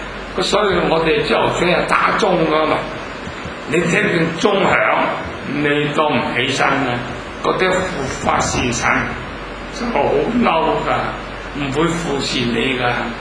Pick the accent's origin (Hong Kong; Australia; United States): Hong Kong; 我哋香港人